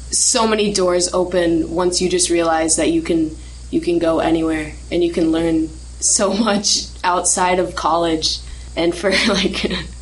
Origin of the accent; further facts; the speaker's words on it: Illinois, United States; And I'm from Illinois, and I just want to say that it doesn't matter where you are.